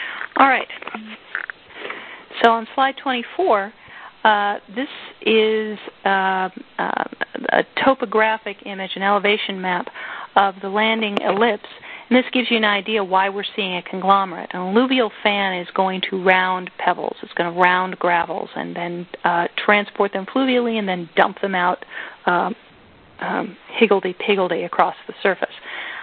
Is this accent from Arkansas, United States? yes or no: no; Wisconsin, United States; I continue to do that just because I'm from Wisconsin, so there.